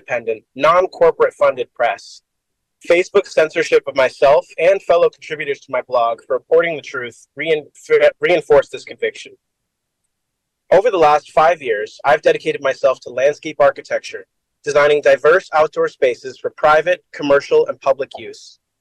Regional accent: Santa Monica, California, United States; Having been born and raised in Santa Monica to first-generation American parents from the Caribbean, I've always had a connection with independent media.

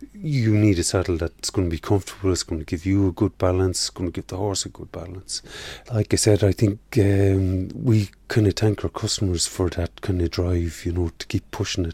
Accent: Ireland; It's kind of a culture that I think as Irish people we kind of take it for granted, that we don't realise how good we are.

